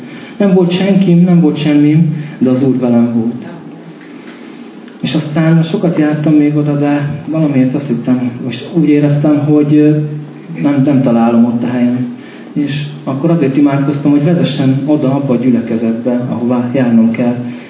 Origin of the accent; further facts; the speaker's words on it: Zakarpattia Oblast, Ukraine; moved away as an adult; now in Hungary; Én 37 éves vagyok, Kárpátalján születtem Ukrajnába